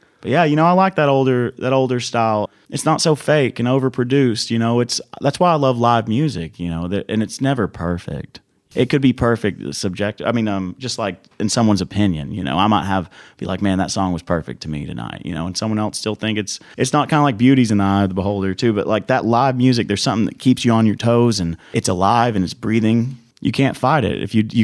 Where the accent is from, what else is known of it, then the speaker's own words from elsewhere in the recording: East Ridge, Tennessee, United States; he lives two houses up from the house that I remember growing up in East Ridge.